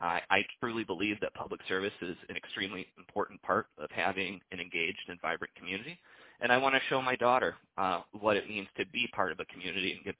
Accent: Lansing, Michigan, United States; now in Farmington, United States; We're both originally from the Lansing area, but moved to Southeast Michigan for both of our jobs.

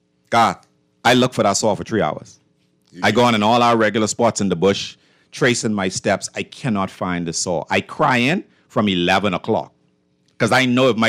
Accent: Sunset Park, New York, United States; growing up in Sunset Park, It was really only about three of us. Like, it's no long, it's nowhere near as developed as it is today.

